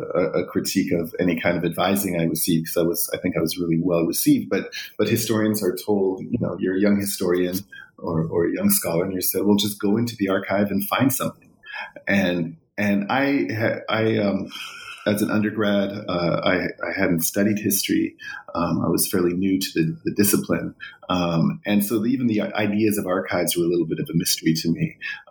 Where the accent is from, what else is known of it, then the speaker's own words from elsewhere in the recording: Vancouver, British Columbia, Canada; Before that, I was raised in Vancouver, went to Simon Fraser University there, and spent a little bit of time flitting around writing and editing before I returned to graduate school.